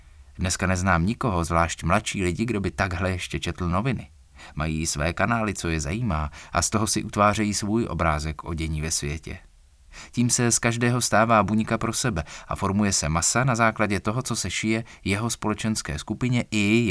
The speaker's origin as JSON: {"language": "Czech", "region": "England", "country": "United Kingdom", "tie": "born or raised there", "second_language": "Czech", "said": "Třeba v mé rodné zemi, v Anglii"}